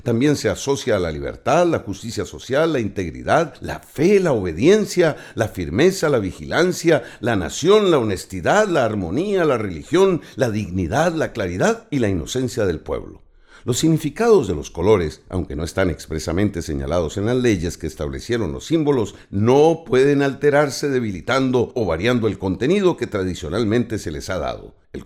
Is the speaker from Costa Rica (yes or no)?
yes; Costa Rica; Somos los costarricenses los primeros que debemos velar por su respeto.